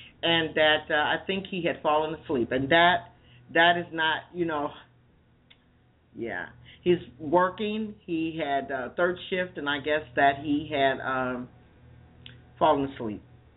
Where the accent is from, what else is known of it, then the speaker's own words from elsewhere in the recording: Chicago, Illinois, United States; I remember, you know, I grew up in Chicago, so it was always the, you know, the Great Chicago Fire